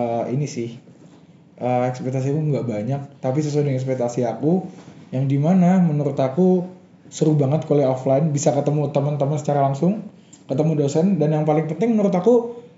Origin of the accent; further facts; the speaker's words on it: Surabaya, East Java, Indonesia; now in Malang, Indonesia; Karena kan FYI aku dulu dari Surabaya yang dimana notabene kotanya panas banget.